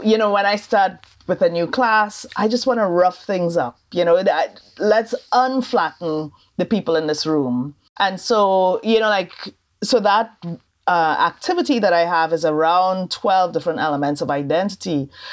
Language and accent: English; Trinidad & Tobago; because I'm from Trinidad and Tobago, right?